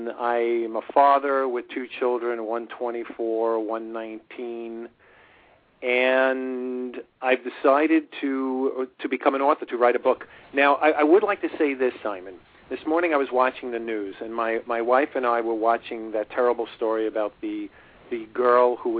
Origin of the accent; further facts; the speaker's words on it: Brooklyn, New York, United States; born there; I was born in Brooklyn.